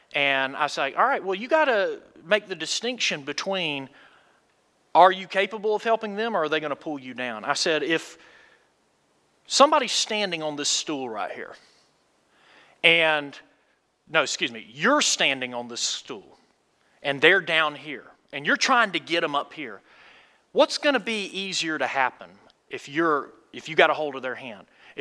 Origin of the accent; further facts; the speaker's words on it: Athens, Georgia, United States; Born and raised in Athens, Georgia, hung out with some people I definitely should not have been hanging out with.